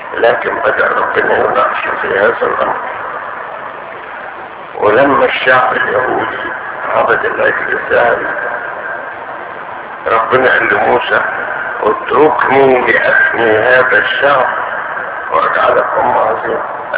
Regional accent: Upper Egypt, Egypt; والمثل البلدي او اللي كان عندنا في الصعيد يقول

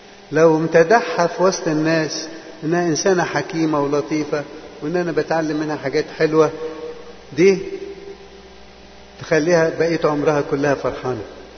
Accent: Egypt; now in Canada; احنا مصريين

